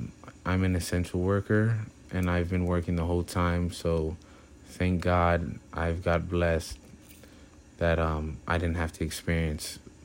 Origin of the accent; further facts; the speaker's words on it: The Bronx, New York, United States; That's I'm an actual Black man from born and raised in the Bronx, 24, I've been going through all this.